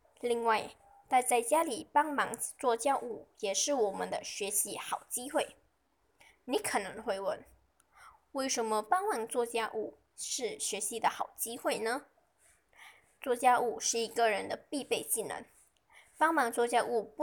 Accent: Mantin, Negeri Sembilan, Malaysia; 我是来自森美兰文丁旗帜华小的

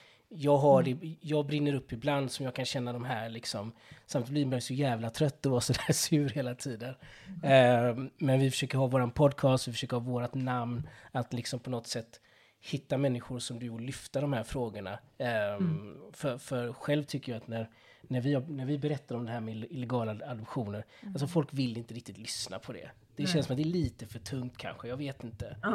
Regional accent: Colombia; Jo, men alltså jag är ju från Colombia. Alltså jag är ju därifrån.

